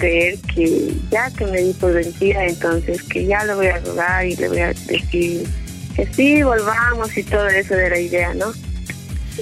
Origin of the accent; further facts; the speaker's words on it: Cochabamba, Bolivia; Yo soy de Cochabamba.